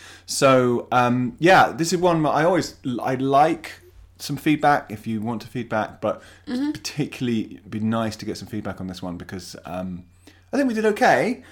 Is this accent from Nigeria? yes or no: no; United Kingdom; Is it season or series? Because we're British, so maybe it's series.